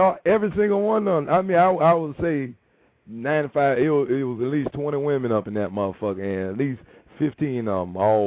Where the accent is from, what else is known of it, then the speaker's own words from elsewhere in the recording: Tampa, Florida, United States; I'm like, well, man, I'm from Tampa too, dog.